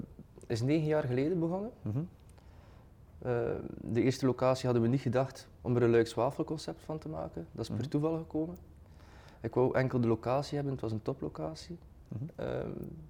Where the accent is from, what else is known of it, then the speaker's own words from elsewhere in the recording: Bruges, West Flanders, Belgium; En ik ben afkomstig van Brugge, misschien hoor je het wel.